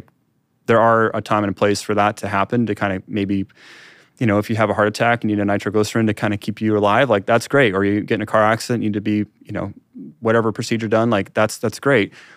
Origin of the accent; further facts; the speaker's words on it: Iowa, United States; I grew up in Iowa, so we call it supper.